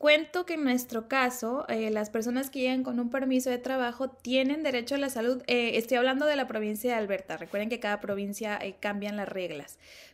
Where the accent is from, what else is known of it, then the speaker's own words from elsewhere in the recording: Mexico; moved away as an adult; now in Canada; yo soy de México, vine con mi familia que está integrada por mi esposo, mis 2 hijos y tomamos la decisión de llegar a Canadá o emigrar a Canadá en el 2019.